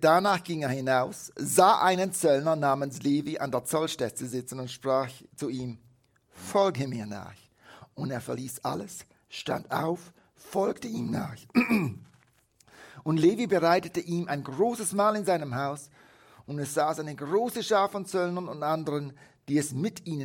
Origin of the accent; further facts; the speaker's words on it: Switzerland; Bei uns in der Schweiz, Turnstunde